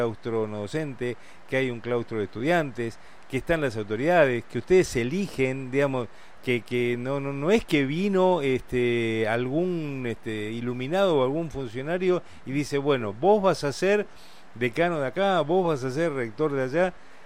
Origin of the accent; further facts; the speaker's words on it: Buenos Aires, Argentina; now in Posadas, Argentina; mi anterior vida como porteño y haber vivido y haber pasado por la UBA